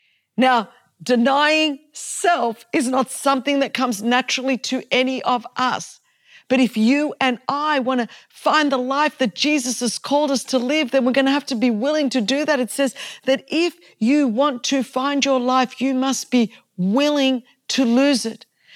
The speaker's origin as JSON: {"language": "English", "town": "Sydney", "region": "New South Wales", "country": "Australia", "tie": "born or raised there", "said": "I grew up in Sydney, Australia, which is a very secular nation. There was never a real Christian subculture because, frankly, there just wasn't enough Christians to create one."}